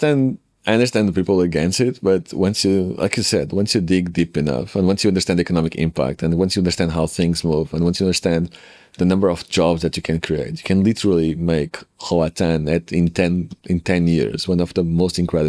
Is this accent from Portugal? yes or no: yes; Portugal; I'm from Portugal, man.